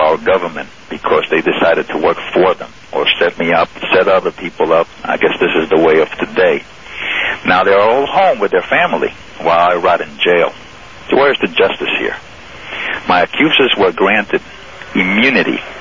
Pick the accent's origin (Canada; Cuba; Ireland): Cuba; now in United States; we immigrated to this country from Cuba, a communist regime, and we were looking for political freedom